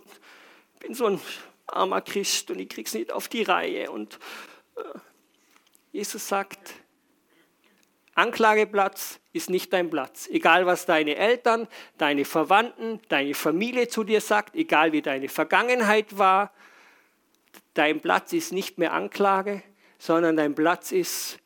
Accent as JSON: {"language": "German", "country": "Austria", "said": "versuche bei uns in Österreich mit den Leuten umzugehen."}